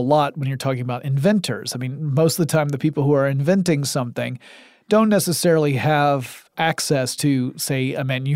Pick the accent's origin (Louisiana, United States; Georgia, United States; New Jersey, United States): Georgia, United States; Atlanta; Like, you can tell I'm from Atlanta because all soft drinks become Coke eventually.